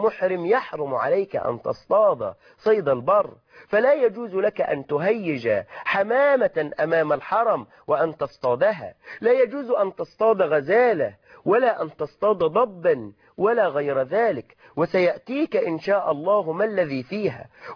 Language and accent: Arabic; Egypt; الذي يسميه البعض عندنا في مصر حذاء برقبة يغطي الكعبين